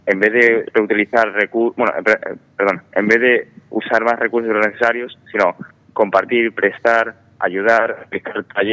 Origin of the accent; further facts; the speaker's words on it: Alicante, Valencian Community, Spain; Yo vengo de Alicante, centro ciudad.